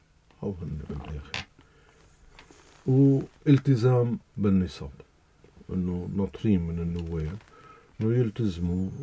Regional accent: Lebanon; إذا أنا لبناني بدي دافع عن لبنان

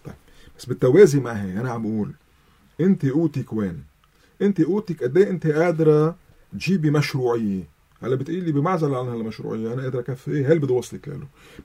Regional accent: Lebanon

